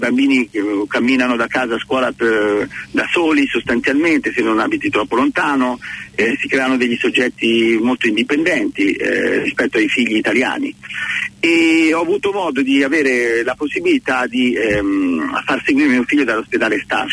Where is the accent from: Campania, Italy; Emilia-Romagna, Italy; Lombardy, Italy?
Lombardy, Italy; Milan; born there; also born or lived in Cagliari; ho i genitori romani. Sono nato a Milano e poi seguivo nella loro carriera dove andavano. Mia mamma era un'insegnante, direttrice scolastica, e quindi per un periodo siamo stati a Cagliari